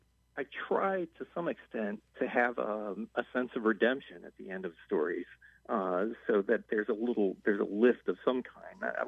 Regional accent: Chicago, Illinois, United States; But if I'm in Chicago, if I'm in my old neighborhood, I have to say that I'm a Sox fan.

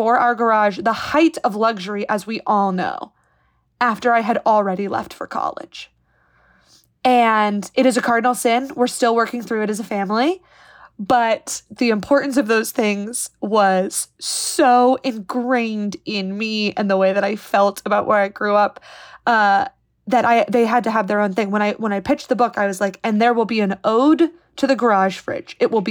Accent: Midwest, United States; now in New York, United States; You know, I am a Midwesterner, so I wrote so much of this book out of love and affection. But I've also lived in New York for a while.

